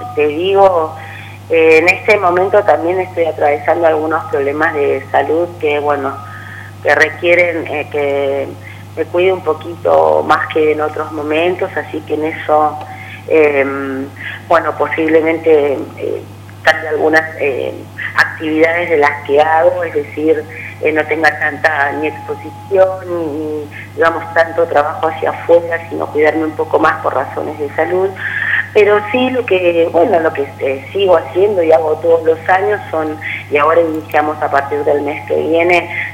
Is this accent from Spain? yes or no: no; Argentina; Entonces son todas cosas muy violentas por las que estamos pasando todos los argentinos.